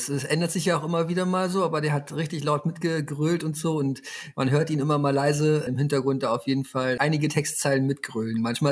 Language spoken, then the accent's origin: German; Berlin, Germany; ich komme halt hier aus dem Bezirk